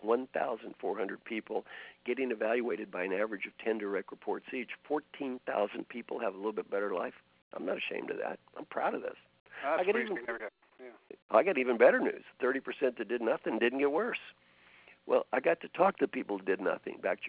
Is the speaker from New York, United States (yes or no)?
no; Valley Station, Kentucky, United States; When I was brought up in Valley Station, Kentucky, we were all poor.